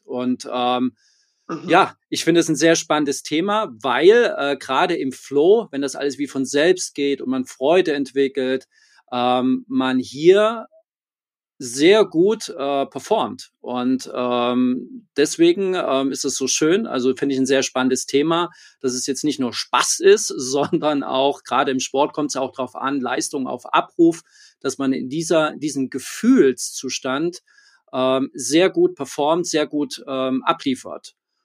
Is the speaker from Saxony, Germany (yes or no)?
yes; Leipzig, Saxony, Germany; born there; ich bin gebürtiger Leipziger, ich bin 44 Jahre, verheiratet, 2 Kinder